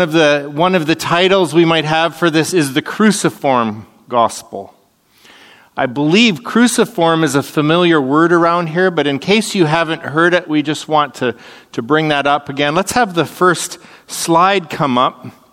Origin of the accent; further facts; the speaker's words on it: Canada; I was telling him, you know, I come from Canada